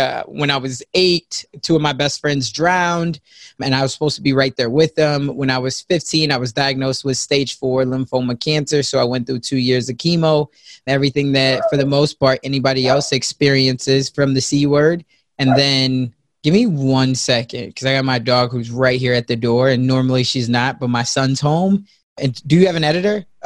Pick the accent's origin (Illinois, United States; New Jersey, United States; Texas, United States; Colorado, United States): Illinois, United States; Chicago; now in Omaha, United States; I'm here now in Omaha, Nebraska, by way of Chicago. So I'm originally from South Side of Chicago, raised by a single mom.